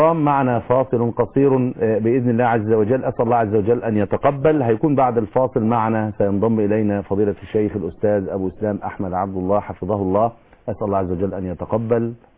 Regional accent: Egypt

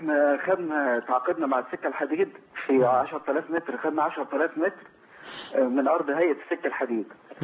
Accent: Kafr El Sheikh, Kafr El Sheikh Governorate, Egypt; من كفر الشيخ نفسها.

